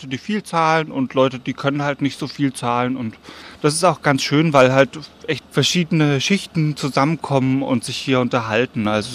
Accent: Nuremberg, Bavaria, Germany; born there; Nö, ich bin wirklich in Nürnberg geboren. Gar nicht weit von hier.

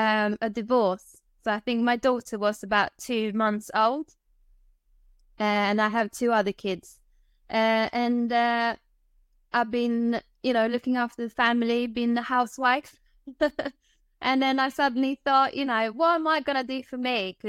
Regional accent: Sweden; now in England; so my background is I'm from Sweden. I moved to England around the millennium. So I've been living in England for, 23 years, something like that.

